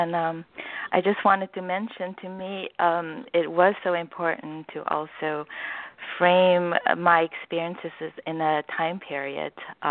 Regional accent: Paramaribo, Paramaribo District, Suriname; I'm from Suriname, which is a little country above Brazil

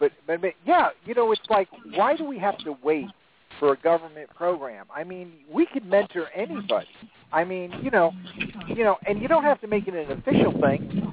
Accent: Connecticut, United States; I attended a graduation ceremony back in my home state of Connecticut, for a lady who used to work for me.

